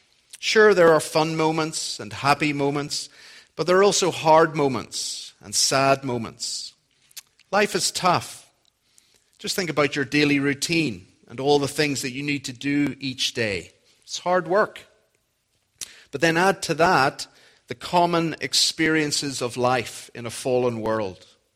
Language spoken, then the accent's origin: English; Northern Ireland, United Kingdom; accent: Northern Irish; That's my Northern Irish accent again.